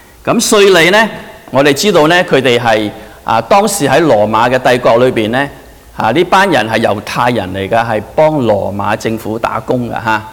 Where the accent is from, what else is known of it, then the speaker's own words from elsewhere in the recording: China; 我哋中國人咧，亦都係好唔中意呢一啲啊